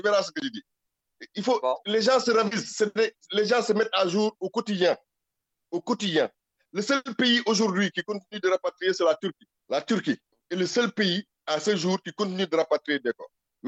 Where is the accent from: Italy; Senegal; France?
Senegal; nous sommes des Sénégalais.